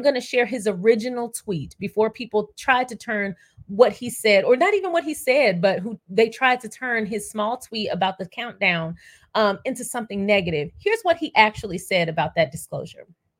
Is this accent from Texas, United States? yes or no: yes; Texas, United States; And when I say tales, I'm from Texas.